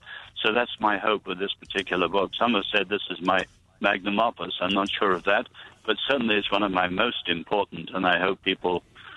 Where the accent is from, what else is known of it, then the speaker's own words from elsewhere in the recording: England, United Kingdom; I'm English. I'm not American.